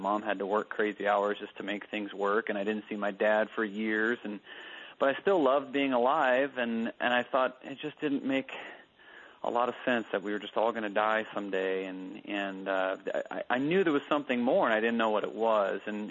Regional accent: Connecticut, United States; My family, I'm from Connecticut. So in the Northeast, and we never set foot in a church for any reason.

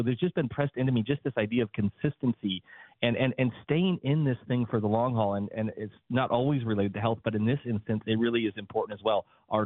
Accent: South Dakota, United States; I actually was born and raised in South Dakota. And when I was younger, I was a boxer.

